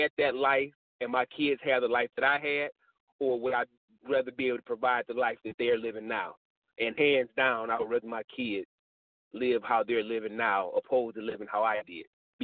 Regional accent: Michigan, United States; accent: Michigan; moved away; also born or lived in Louisiana; I was uprooted from Michigan when my mom got sick and had to go down to Louisiana

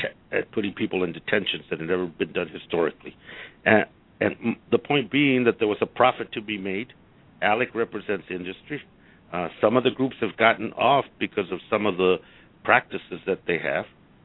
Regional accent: Arizona, United States; In my home state, they wrote 1070, and they wrote it for the private prison industry

